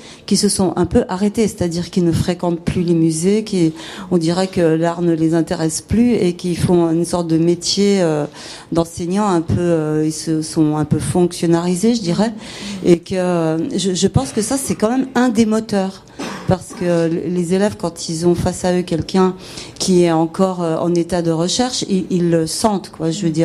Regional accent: Geneva, Switzerland; Donc, on vient de Genève

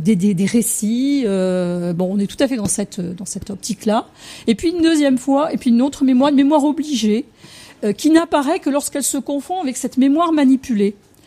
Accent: Corsica, France; je suis corse

